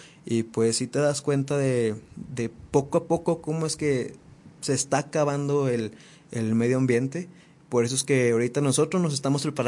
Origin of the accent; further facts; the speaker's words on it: Puentecilla, Durango, Mexico; todos los estuvimos llevando específicamente para mi pueblo, que se llama Puentecilla San Dimas Durango.